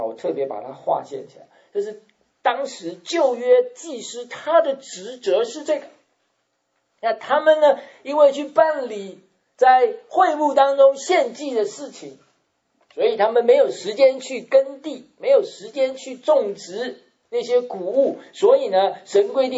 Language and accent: Chinese; Taiwan; moved away; 我记得我刚从台湾来的时候